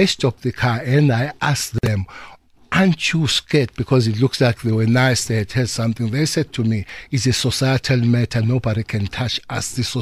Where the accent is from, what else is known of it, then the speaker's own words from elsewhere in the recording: South Africa; I'm a South African. I'm a South African.